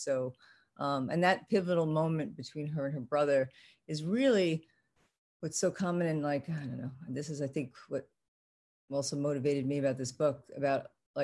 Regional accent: New York City, New York, United States; Yes, I grew up in Pelham Bay, which is actually, that's where the title comes from. It's the last stop on the 6 train, and it's right by Pelham Bay Park, not too far from Westchester Square, so Northern Bronx.

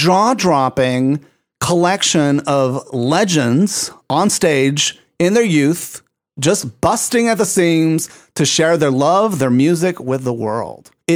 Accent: Puerto Rico; And growing up in Puerto Rico, a lot of this music was just part of the background, right?

